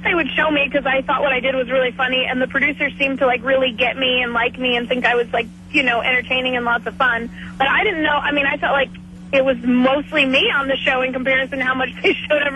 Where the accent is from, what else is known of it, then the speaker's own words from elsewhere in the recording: Ohio, United States; now in New York City, United States; I was in New York at the time, but I'm from Ohio.